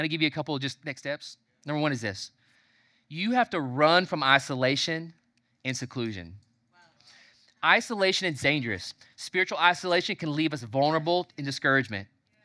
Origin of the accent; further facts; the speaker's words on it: the South, United States; I'm from the South, name another Southern family you know that's moved to multiple major cities in the West and not back home.